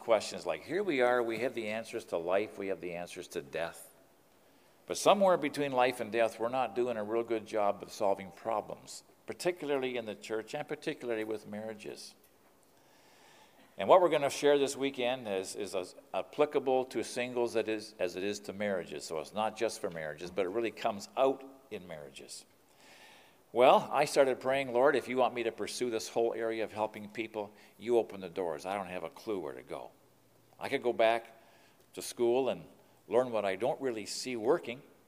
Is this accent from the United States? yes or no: no; Ontario, Canada; I'm from Southern Ontario, and it was cold down there.